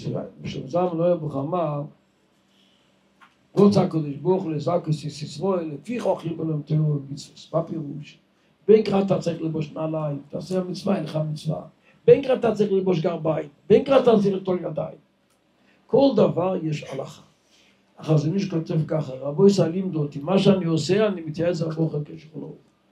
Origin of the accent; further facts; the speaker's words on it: Jerusalem, Jerusalem District, Israel; אנחנו ירושלמי נוהגים שנשים שלנו הולכים למטפחת